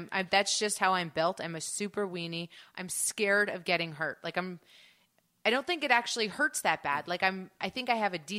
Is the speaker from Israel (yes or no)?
no; Canada; I'm Canadian. You do want me on the team.